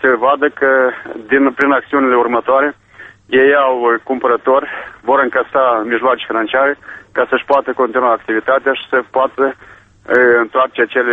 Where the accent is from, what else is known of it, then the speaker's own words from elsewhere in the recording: Moldova; să avem posibilitatea să câștigăm banii la noi acasă, în Republica Moldova